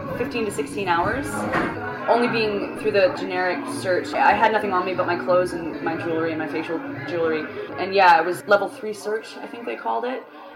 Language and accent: English; Canada; I never once fathomed that I would ever experience what I experienced as a Canadian citizen.